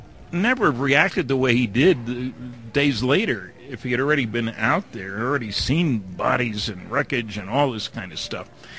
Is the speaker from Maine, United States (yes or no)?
no; New Jersey, United States; I'm from New Jersey. That was part of the problem.